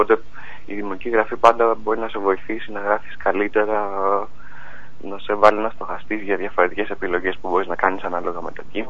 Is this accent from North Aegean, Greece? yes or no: no; Athens, Attica, Greece; also born or lived in England; στην Αθήνα μετά από 7 χρόνια που ζούσα στην Αγγλία. Mm-hmm. Επέστρεψα στην Αθήνα όπου και μεγάλωσα.